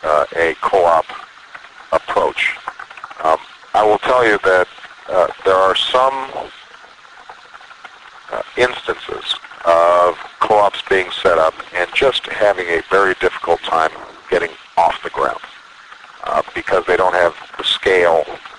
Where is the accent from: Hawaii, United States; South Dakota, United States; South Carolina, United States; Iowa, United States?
Hawaii, United States; I grew up in Hawaii. What can I tell you?